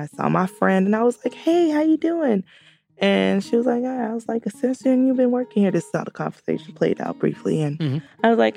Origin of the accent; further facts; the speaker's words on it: Jacksonville, Florida, United States; also born or lived in Fort Myers; I was born in Fort Myers, Florida. And then my mom moved me and my brother to Jacksonville, and I was a very young girl.